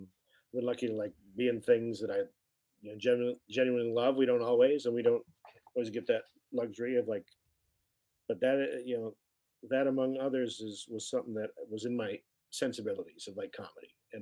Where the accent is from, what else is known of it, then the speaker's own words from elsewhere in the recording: Battle Creek, Michigan, United States; I'm from Serial City.